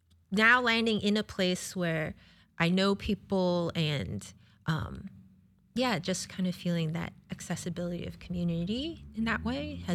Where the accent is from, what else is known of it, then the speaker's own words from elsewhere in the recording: East Coast, United States; And actually, I grew up on the East Coast, and I don't know, I hope it's different now